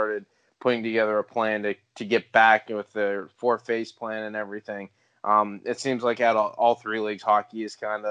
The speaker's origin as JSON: {"language": "English", "country": "United States", "said": "And I mean, as an American, I'm pretty excited about it too"}